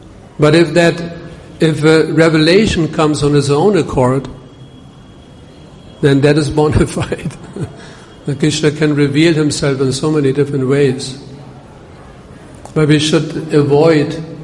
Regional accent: Germany; English is a second language; I'm from Germany. I'm a German. If someone tells me till nine, then that's it.

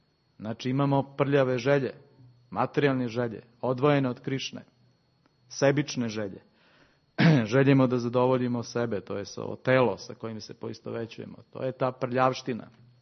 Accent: Serbia; to je za naš pansko selo, kako kažemo kod nas u Srbiji.

